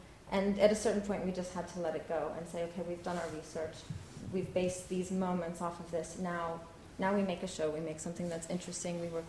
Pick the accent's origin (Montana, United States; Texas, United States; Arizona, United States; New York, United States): Arizona, United States; And I grew up in Arizona and needed to spend some time there.